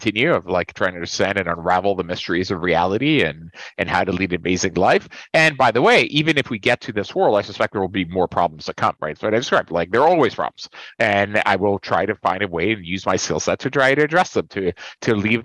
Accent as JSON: {"language": "English", "country": "Colombia", "said": "I'm from Colombia. I know Colombia really."}